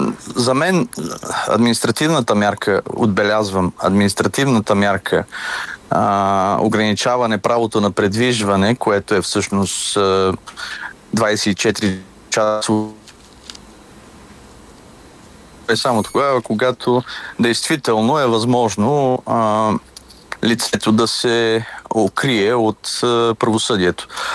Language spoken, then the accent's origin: Bulgarian; Northern Bulgaria, Bulgaria; Аз съм от Северна България родом и за мен този край заслужава да има тази магистрала.